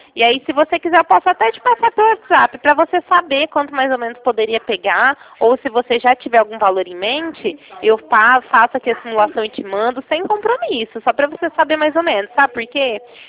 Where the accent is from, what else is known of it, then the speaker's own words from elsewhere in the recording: Sertãozinho, São Paulo, Brazil; Eu tô trabalhando aqui em Ribeirão Preto, mas eu sou de Sertãozinho, eu moro em Sertãozinho.